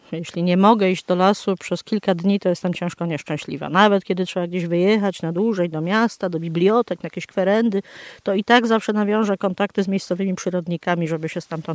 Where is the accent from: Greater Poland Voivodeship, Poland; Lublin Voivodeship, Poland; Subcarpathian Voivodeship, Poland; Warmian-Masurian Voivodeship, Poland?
Greater Poland Voivodeship, Poland; Sieraków; Pochodzę z Sierakowa, pracuję na Uniwersytecie w Poznaniu.